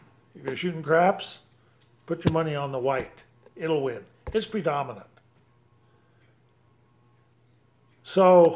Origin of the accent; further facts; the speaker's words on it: Ireland; from Ireland. I was Irishman.